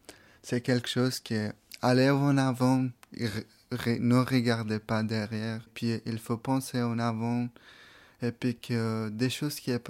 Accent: Afghanistan; French is a second language; moved away; Puis je me disais, j'ai quitté l'Afghanistan, bah, je suis dans un autre pays, il faut que j'apprenne la langue, c'est très important la langue

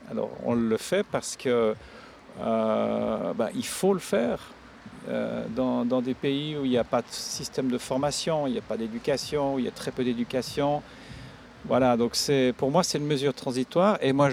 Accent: Switzerland; c'est moi, je viens de Suisse

